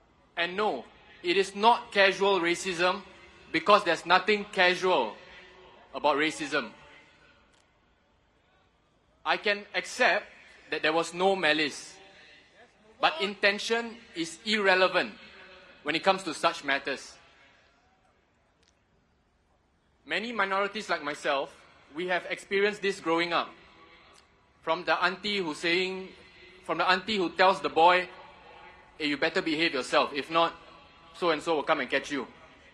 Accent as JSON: {"language": "English", "country": "Singapore", "tie": "born or raised there", "said": "growing up in Singapore"}